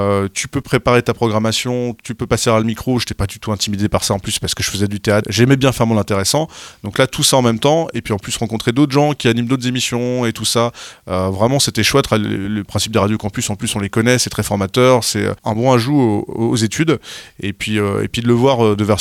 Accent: Cholet, Pays de la Loire, France; là où j'ai grandi à Cholet, on captait très peu de radio

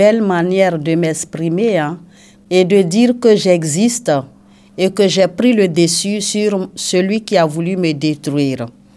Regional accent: Côte d’Ivoire; now in Rennes, France; Je suis originaire de la Côte d'Ivoire. Et je suis arrivée en France depuis 2011.

